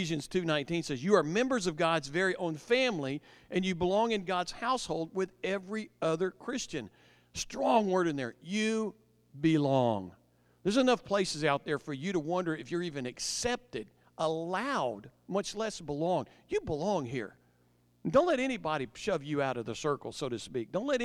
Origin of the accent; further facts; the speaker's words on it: the South, United States; Hey, I grew up in the South.